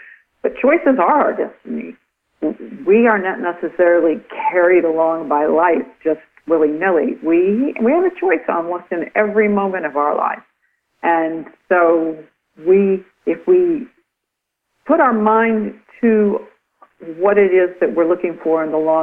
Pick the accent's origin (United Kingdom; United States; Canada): United States; the South; also born or lived in New York City; I actually feel like I am more from the South than anywhere else, because I moved around a lot as a child, I went to high school, middle school and high school here, and I have deep roots in this part of the country.